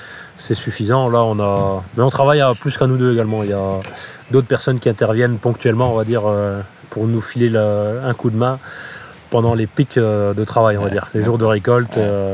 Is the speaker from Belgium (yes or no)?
yes; Belgium; En fait, on est originaire de Belgique.